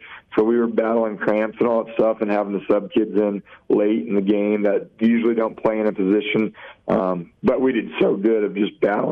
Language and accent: English; Brush, Colorado, United States; Yeah, I mean, I'm from Brush, so I grew up here